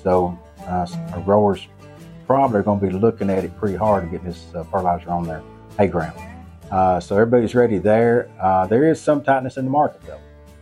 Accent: Tennessee, United States; I grew up in Coffee County, Tennessee.

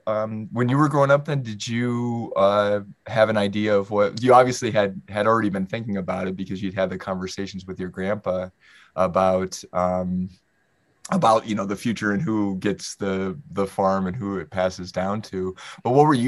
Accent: Iowa, United States; I mean, I grew up in Iowa, hence the you know, one of the meanings behind the title of this podcast.

